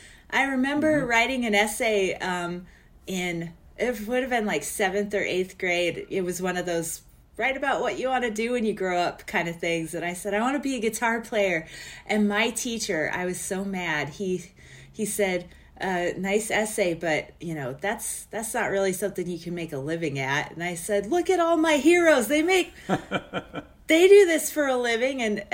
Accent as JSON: {"language": "English", "town": "Albuquerque", "region": "New Mexico", "country": "United States", "tie": "born or raised there", "said": "I think that happens with kids in their hometowns, but New Mexico is just stunningly beautiful, sunsets and mountains, and I had a good time growing up."}